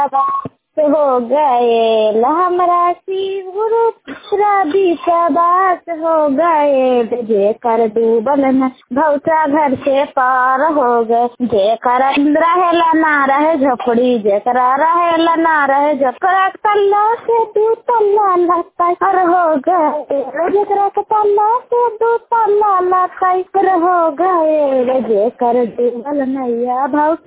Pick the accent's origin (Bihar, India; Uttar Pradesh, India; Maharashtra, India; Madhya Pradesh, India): Bihar, India; Birampur; मैं बीरमपुर से बोल रहा हूँ। मैं बीरमपुर निवास नालंदा जिला के रहने वाला हूँ।